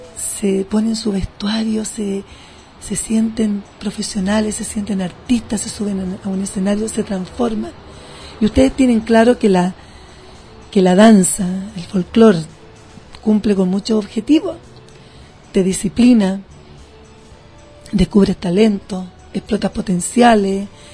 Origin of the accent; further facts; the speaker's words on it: La Legua, Santiago Metropolitan Region, Chile; soy nacida y criada en La Legua